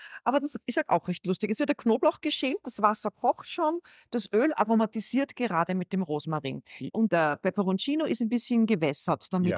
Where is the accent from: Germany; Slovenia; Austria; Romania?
Austria; Oje, na, ich bin ja Österreicherin.